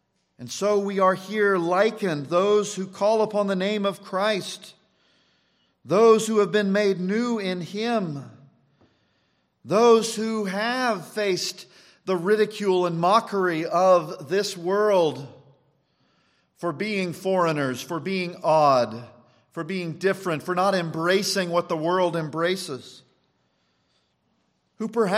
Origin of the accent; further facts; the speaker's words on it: United States; It certainly isn't how we were raised here in America, to be independent, to be individualistic, to be self-determinate.